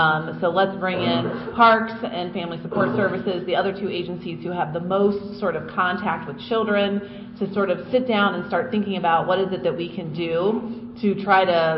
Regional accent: Chicago, Illinois, United States; All right, quick hi … from Chicago

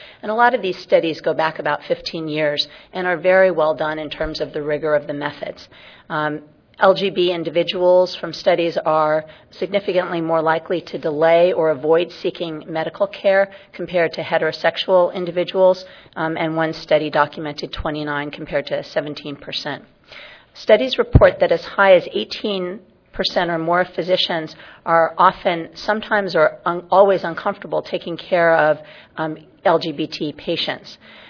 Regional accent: Los Angeles, California, United States; I'm from Los Angeles, so I'm enjoying the sunny but chilly weather.

